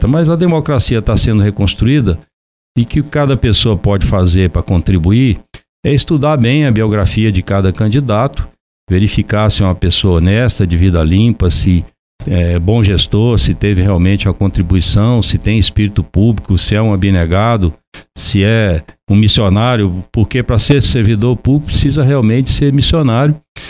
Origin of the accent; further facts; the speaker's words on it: Leopoldina, Minas Gerais, Brazil; born there; nessa zona da mata que é também meu berço, né? Nasci aqui em Leopoldina